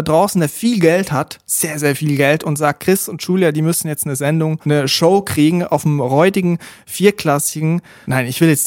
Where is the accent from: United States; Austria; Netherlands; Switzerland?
Switzerland; dort, wo ich herkomme aus der Schweiz, eigentlich überall in der Schweiz, gibt es so kleine Regionalsender, die privat geführt sind.